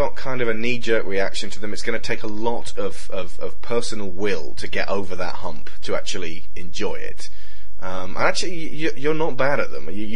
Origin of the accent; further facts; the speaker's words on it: United Kingdom; Yeah. We're British.